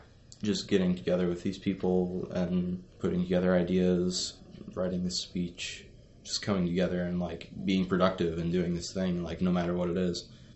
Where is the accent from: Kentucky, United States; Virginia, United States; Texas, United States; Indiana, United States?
Kentucky, United States; I'm from Marshall County High School, 15, and I'm from Kentucky.